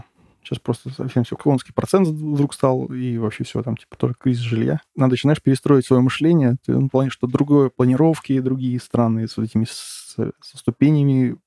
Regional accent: Saint Petersburg, Russia; Но, типа, я из Питера, мне нормально.

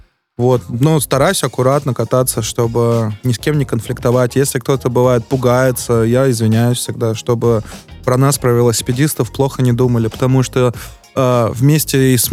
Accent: Bashkortostan, Russia; я сам из Башкирии, татарин, у нас очень схожие языки тюркские

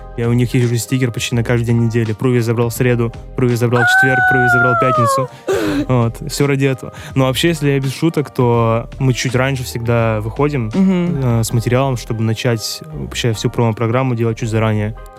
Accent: Kyrgyzstan; born there; moved away; В свою родную страну, где я родился. Для кого-то, наверное, новость. Я родился в Кыргызстане.

